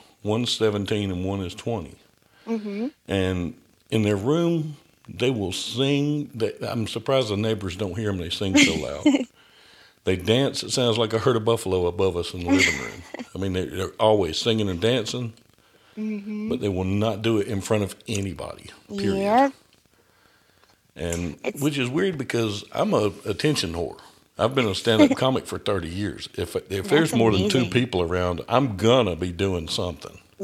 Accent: Augusta, Georgia, United States; You know, I'm from Augusta, too.

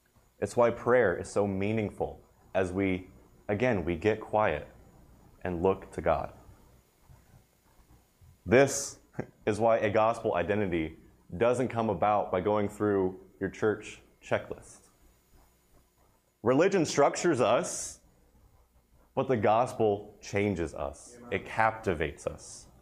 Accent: Tennessee, United States; I'm from Tennessee, so it's plenty cold for me.

